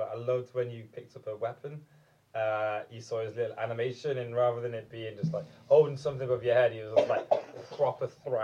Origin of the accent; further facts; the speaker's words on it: Nottingham, East Midlands, United Kingdom; No, I'm just from Nottingham. We don't really say our T's in Nottingham.